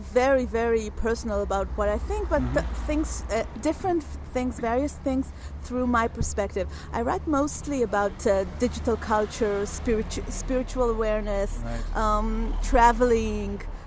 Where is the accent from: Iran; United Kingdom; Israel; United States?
Israel; Tel Aviv, Tel Aviv District; I'm from Tel Aviv, Israel